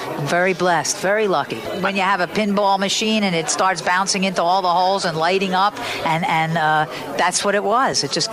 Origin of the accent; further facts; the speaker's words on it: Philadelphia, Pennsylvania, United States; You know that's my hometown.